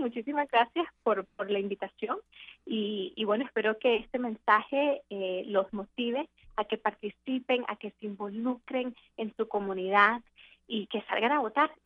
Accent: Chelsea, Massachusetts, United States; Yo me crié en Chelsea. Yo nací en Cambridge, pero allí me crié.

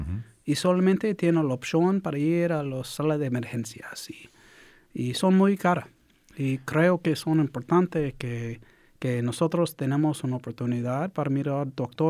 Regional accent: Fresno, California, United States; Mi comunidad está aquí. Y mi hogar es este valle. Nací en Doleno durante el movimiento de campesinos. Y crecí en Fresno

